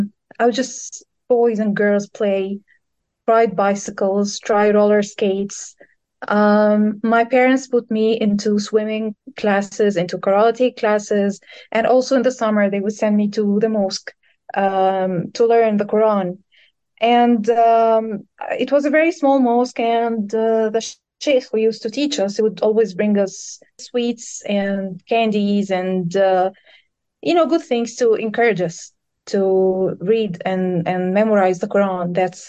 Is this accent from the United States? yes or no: no; Egypt; I'm from Egypt, and I have been struggling with spirituality before I joined